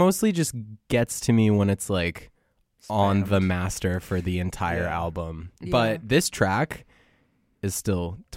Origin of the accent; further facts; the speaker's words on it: Washington, United States; Shout out Pullman. Shout out. I'm from Washington State. I should be able to name a lot more cities than I'm able to name.